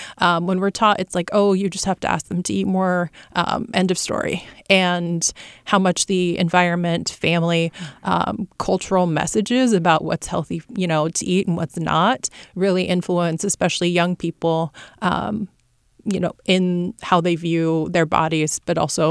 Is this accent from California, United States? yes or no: yes; Sacramento, California, United States; I was born and raised in Sacramento. I was a Kaiser baby over on Morse Avenue.